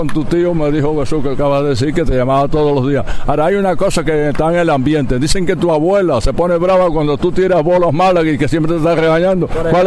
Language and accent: Spanish; Victoria de Las Tunas, Las Tunas, Cuba; born there; moved away; Yo nací en Victoria y La Tuna, soy guajiro igual que la tú.